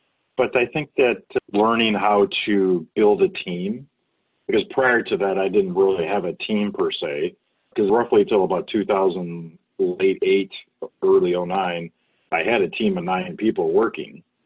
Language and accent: English; Detroit, Michigan, United States; Of course, I grew up in Detroit where all the cars are made.